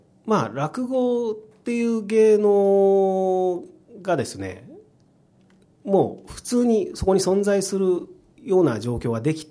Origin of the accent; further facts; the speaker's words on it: Tokorozawa, Saitama, Japan; now in Tokyo, Japan; 僕ね、所沢出身なんですけど、はい、大学、まあ、東京で出てからずっと東京にいて、